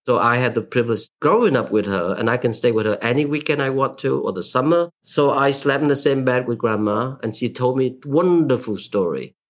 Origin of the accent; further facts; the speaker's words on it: Vietnam; now in United States; growing up in Vietnam, going through the war, labor camp experience, come to America, get stuck in the most impoverished, uncultured part of Bucks County.